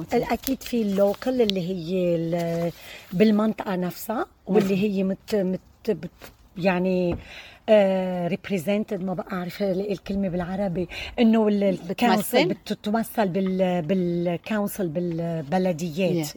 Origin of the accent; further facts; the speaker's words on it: Lebanon; now in Australia; أو أنا إنساني هاجرت من لبنان لأستراليا صار لي حوالي 33 سنة، ورجعت درست هون